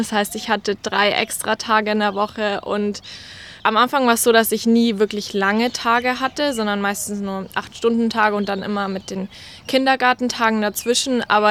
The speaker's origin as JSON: {"language": "German", "town": "Munich", "region": "Bavaria", "country": "Germany", "lives_now": "Australia", "said": "ich bin 20 Jahre alt und ich komme aus München in Deutschland. Genau, und ich bin hier ein Au-pair seit Dezember."}